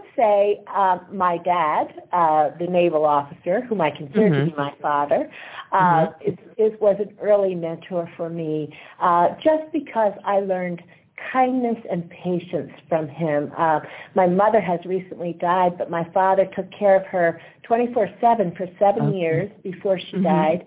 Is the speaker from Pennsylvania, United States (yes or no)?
yes; Allentown, Pennsylvania, United States; born there; also born or lived in Japan; I was born in Allentown, Pennsylvania, and though my parents were married for a very short time, they got divorced shortly after my birth, and my mother married a naval officer, and so I spent the early part of my life traveling up and down the East Coast and to Japan